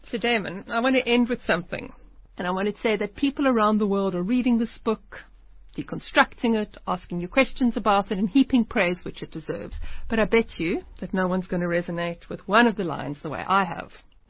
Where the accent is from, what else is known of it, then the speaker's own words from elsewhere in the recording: Pretoria, Gauteng, South Africa; born there; I was born in Pretoria in 1969 at the HF of Vut Hospital.